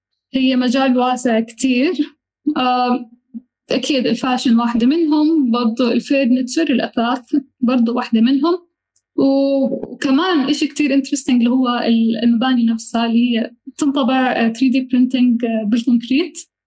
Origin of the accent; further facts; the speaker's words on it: Jordan; موجوده عندنا بوادي رم وموجوده كتير بمناطق عربيه مو بس عندنا بالاردن